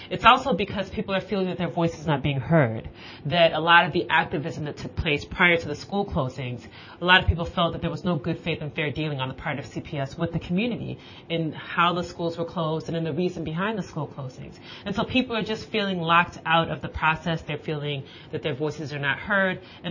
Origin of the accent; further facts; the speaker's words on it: Chicago, Illinois, United States; I grew up in the Chicago area, spent a lot of time on the north side in Rogers Park, Uptown, Edgewater area